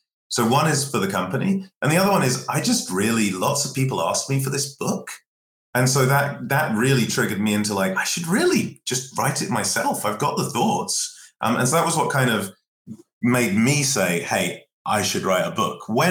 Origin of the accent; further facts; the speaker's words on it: United Kingdom; I'm British.